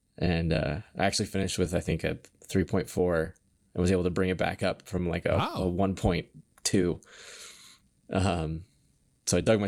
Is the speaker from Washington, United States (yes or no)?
yes; Kenmore, Washington, United States; I grew up in Washington. So I grew up in Kenmore. I went to Gilmore High School.